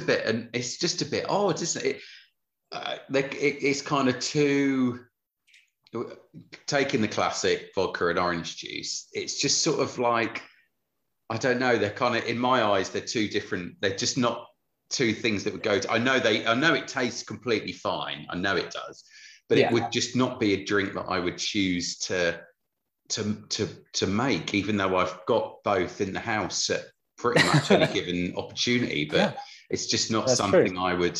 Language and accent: English; Paris, Île-de-France, France; So growing up in Paris, like, I always find it interesting, like, the kind of the drink of the younger people